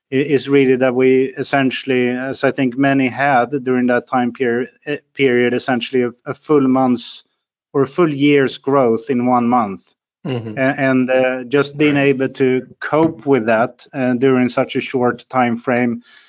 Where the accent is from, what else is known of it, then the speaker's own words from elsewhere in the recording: Sweden; also born or lived in United States; I'm born and raised in Sweden. I live here for most of my life. I must say I've done a couple of stints outside of Sweden for about 5 years in predominantly in the US.